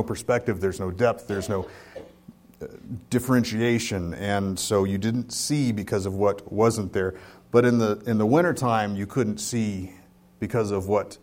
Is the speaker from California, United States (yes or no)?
yes; Sacramento, California, United States; So I grew up in Sacramento. We had two seasons.